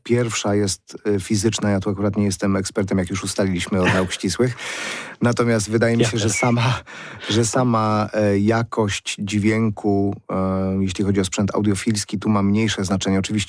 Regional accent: Wrocław, Lower Silesian Voivodeship, Poland; born there; now in Poznań, Poland; jestem wrocławianinem z urodzenia i odkąd mieszkam w Poznaniu, gram z nimi

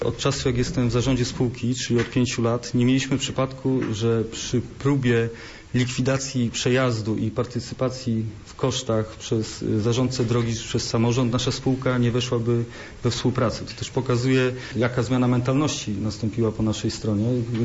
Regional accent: Poznań, Greater Poland Voivodeship, Poland; jako poznaniak wyobrażam sobie, jakie są priorytety z punktu widzenia mieszkańców Poznania.

